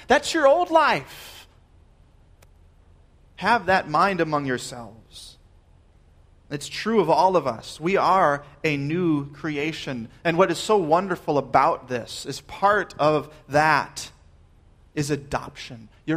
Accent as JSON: {"language": "English", "region": "Minnesota", "country": "United States", "said": "The first one being, I'm from Minnesota."}